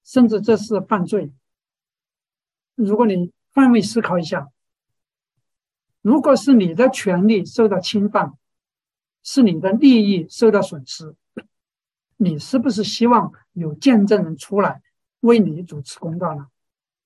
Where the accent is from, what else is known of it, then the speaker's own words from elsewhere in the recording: China; 那有时候我们会觉得，特别我们中国人，我们会觉得多一事不如少一事